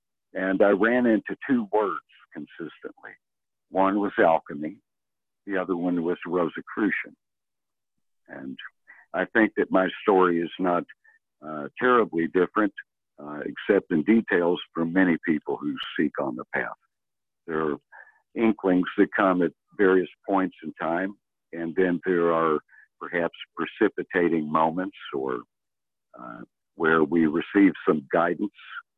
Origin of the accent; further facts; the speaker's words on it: Kentucky, United States; I grew up in Kentucky during the era of the Sputnik, the space race